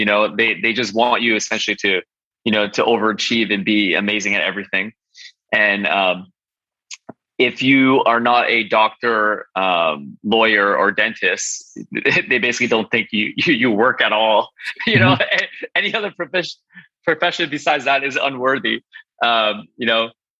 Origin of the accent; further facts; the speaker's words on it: Montreal, Quebec, Canada; And then I'm from Montreal, Canada, and I went to McGill University for physical therapy.